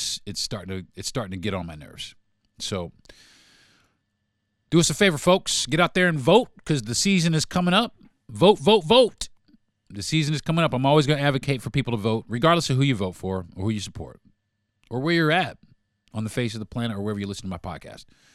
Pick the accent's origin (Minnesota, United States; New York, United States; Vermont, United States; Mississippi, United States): New York, United States; I might talk about this trial next week because I'm from New York